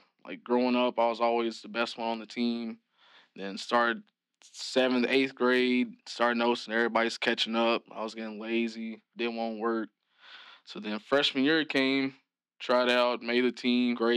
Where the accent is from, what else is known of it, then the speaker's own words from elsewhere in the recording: Kentucky, United States; Really, what you make it of, for real, like, everybody knows everybody, not too big.